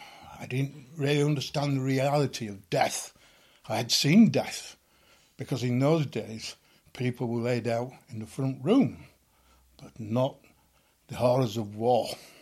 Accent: Leeds, Yorkshire and the Humber, United Kingdom; I was born in Leeds, 11th of August 1935. My parents came from an humble background. We lived in a district of Woodhouse.

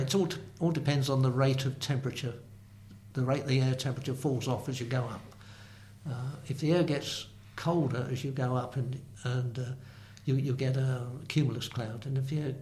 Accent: England, United Kingdom; And we're English, aren't we? We're British. This little checkerboard country with little fields and things.

